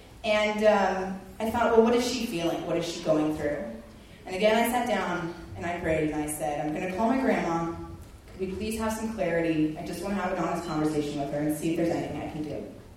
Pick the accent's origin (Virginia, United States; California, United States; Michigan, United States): California, United States; Los Angeles; I'm from Los Angeles, and in the same way that I will only endure LA because I love my grandmother